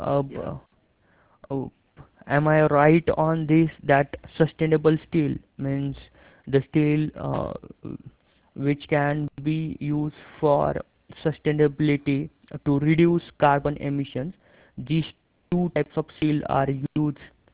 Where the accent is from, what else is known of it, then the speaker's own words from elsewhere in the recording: India; from India.